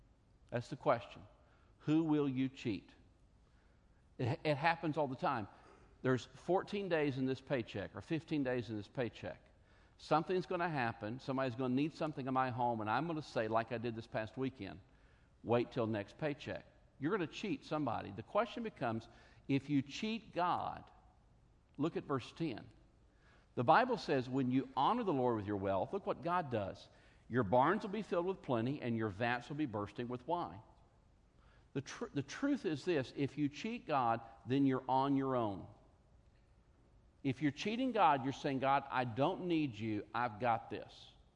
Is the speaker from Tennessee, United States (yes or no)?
yes; Tennessee, United States; born there; I was born in 1971 in Tennessee.